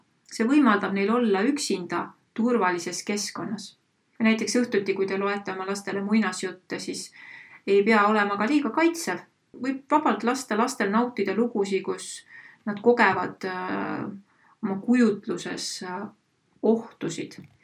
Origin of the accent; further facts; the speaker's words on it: Viljandi, Viljandi County, Estonia; Viljandist pärit ja just nimelt mööda seda jõge seal plätudega või paljajalu tatsates olid need ajad ka, kus nagu mulle väga meeldis olla